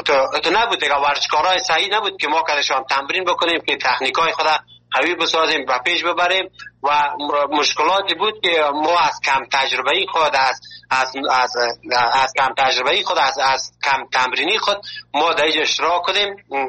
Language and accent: Persian; Afghanistan; now in Turkey